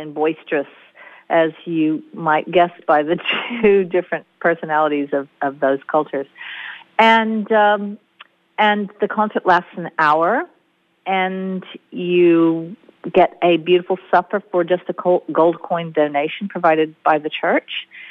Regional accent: United States; as you can tell by my accent, I'm not from here. Even though I've been here 25 years, you'd think I'd get rid of it. But anyway, I'm from America, and I was raised by a French mother

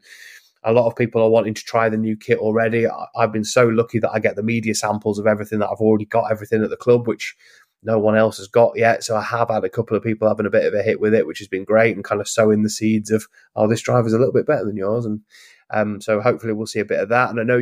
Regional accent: East Midlands, United Kingdom; the club that I grew up playing down in Lincolnshire, they're literally underwater

